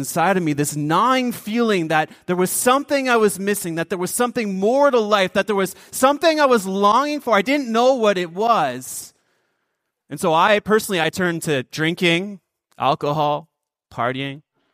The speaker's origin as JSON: {"language": "English", "town": "Windsor", "region": "Ontario", "country": "Canada", "tie": "born or raised there", "said": "So, born and raised in Windsor, Ontario."}